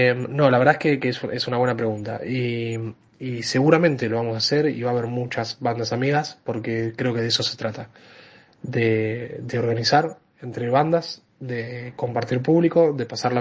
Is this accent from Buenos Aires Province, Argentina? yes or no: yes; Buenos Aires Province, Argentina; Acá somos de Zona Sur, ensayamos en Lomas.